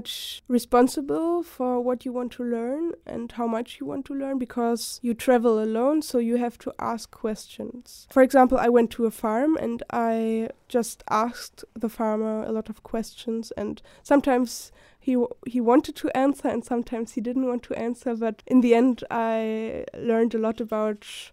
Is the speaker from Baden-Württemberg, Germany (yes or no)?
no; Berlin, Germany; English is a second language; well, I'm from Berlin, so I didn't really know the mountains